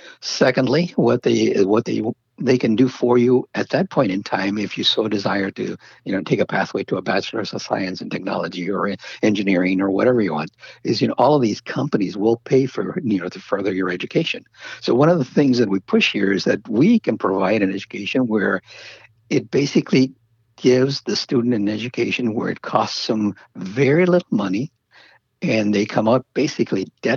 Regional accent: Casa Grande, Arizona, United States; I mean, I came from Arizona, Casa Grande, Arizona, little town

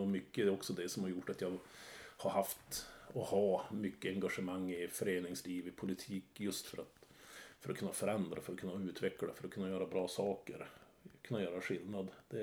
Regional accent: Västerbotten County, Sweden; Du är värmländska, jag är västerbottning.

